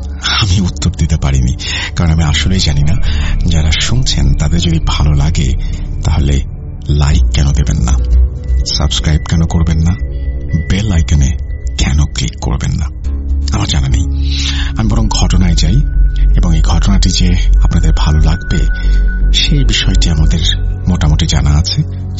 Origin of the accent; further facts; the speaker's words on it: Barisal, Barisal Division, Bangladesh; also born or lived in village in Bangladesh; আমার বয়স চার বছর থাকাকালীন আমার মা আমাদের গ্রামের বাড়ি ছেড়ে আমাদের নানু বাড়ি বরিশাল শহরে চলে আসেন। এর অন্যতম কারণ ছিল গ্রামে ঠিকমতো স্কুল বা পড়াশোনার উন্নত ব্যবস্থা না থাকা।